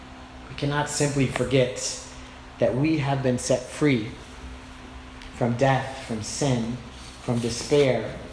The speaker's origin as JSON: {"language": "English", "town": "Sacramento", "region": "California", "country": "United States", "said": "Now, I might sound a little hippy-dippy, or maybe like I'm from Berkeley in the 60s instead of Sacramento in the 70s."}